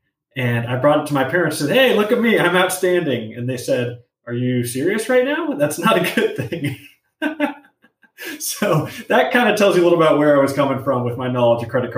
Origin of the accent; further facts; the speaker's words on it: Los Angeles, California, United States; So I grew up in Los Angeles, grew up in a Mexican-American family here.